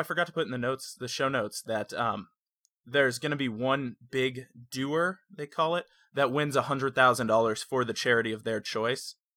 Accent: Las Vegas, Nevada, United States; My hometown. What up?

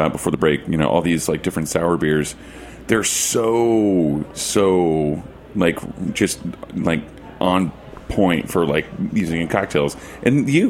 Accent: Oklahoma, United States; you know, I said, you know, you're from Texas and I'm from Oklahoma.

